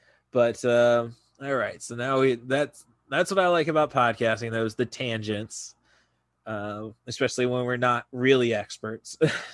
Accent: Morton, Illinois, United States; I know plenty of people from my hometown of Morton, which is 15,000.

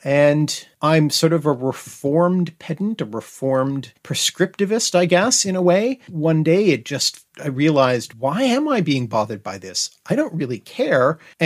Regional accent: Canada; accent: Canadian; people who have made note of my Canadian accent. And so I have had a number of people say, "Oh, you sound so Canadian. That's so cute."

